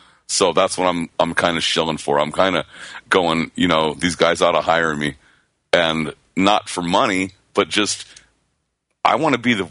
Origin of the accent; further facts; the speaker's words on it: Las Vegas, Nevada, United States; She's from New York. I'm from Las Vegas. She's from New York. I married her.